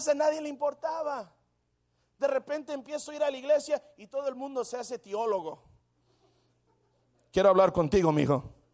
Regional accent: Mexico; Yo soy mexicano, gloria a Dios. Yo sé cómo es mi gente

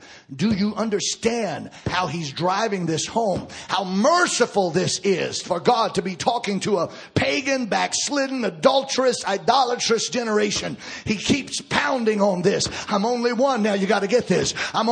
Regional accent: Baton Rouge, Louisiana, United States; I'm from Baton Rouge. I can talk about it.

